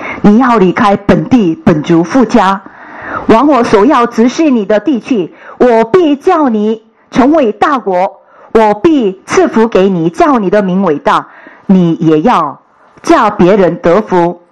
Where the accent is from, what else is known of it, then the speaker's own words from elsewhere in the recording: South Korea; Chinese is a second language; 我是韩国人呢，嫁了姓不改，